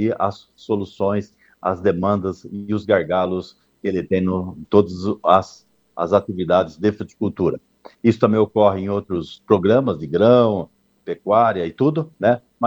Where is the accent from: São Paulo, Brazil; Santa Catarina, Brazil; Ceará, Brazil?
Santa Catarina, Brazil; Eu saber que eu estou consumindo uma fruta que é de Santa Catarina, eu como catarinense, isso é gratificante, né?